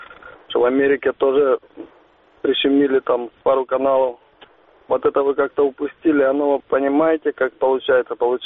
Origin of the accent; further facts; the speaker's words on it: Dzhankoi, Crimea, Ukraine; Я из Крыма, славный город Джанкой.